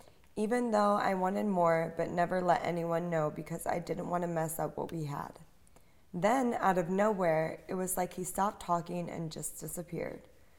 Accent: New York, United States; from New York.

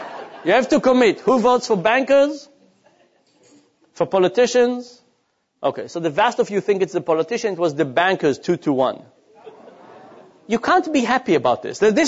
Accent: Israel; I grew up in Israel

